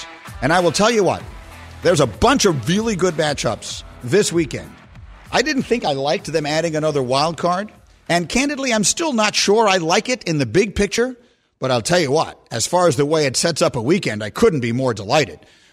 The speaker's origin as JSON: {"language": "English", "town": "New York City", "region": "New York", "country": "United States", "tie": "born or raised there", "also_born_or_lived": "Chicago", "said": "And I grew up in New York City, and I always anticipated that when I graduated from college, I would move back to New York."}